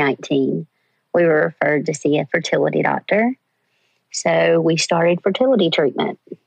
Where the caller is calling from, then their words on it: Whiteville, North Carolina, United States; I'm in Whiteville, North Carolina.